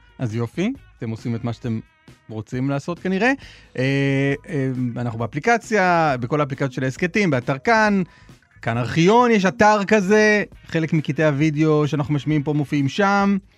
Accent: Jerusalem, Jerusalem District, Israel; אני בא מירושלים.

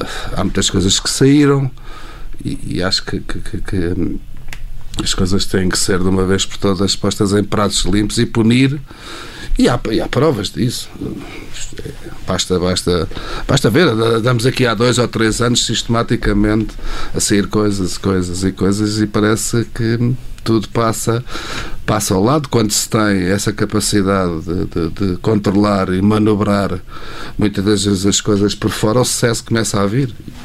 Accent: Montijo, Setúbal, Portugal; Montijo é a minha terra

